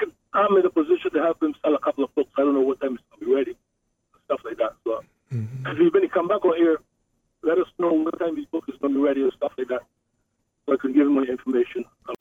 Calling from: New York, United States; I'm calling from New York.

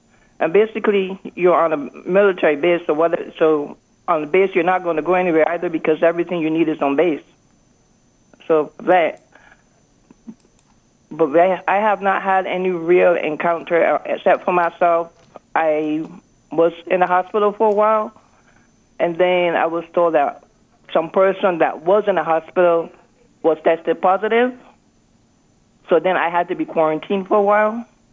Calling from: Baumholder, Rhineland-Palatinate, Germany; I'm calling from Baumholder, Germany.

